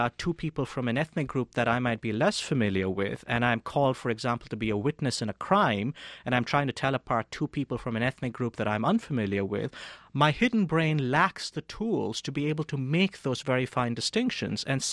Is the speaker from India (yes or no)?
yes; India; So, for example, I grew up in India